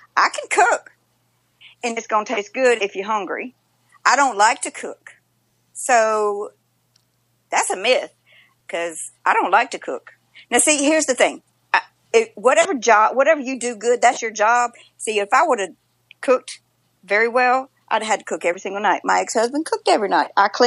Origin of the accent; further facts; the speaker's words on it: Petal, Mississippi, United States; Is raised in Petrel, Mississippi. And I live real close to Memphis right now.